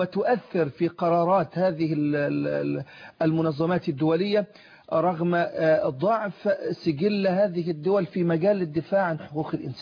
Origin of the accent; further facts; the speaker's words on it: Egypt; احنا عندنا في مصر الاهتمام على قدر شخصية التي تأتي إلى المستشفى.